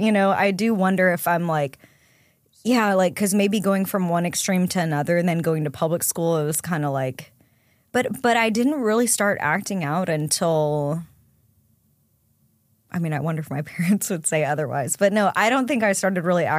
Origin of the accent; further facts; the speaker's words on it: San Antonio, Texas, United States; So I grew up in San Antonio, born and raised there in Texas, had a really good childhood.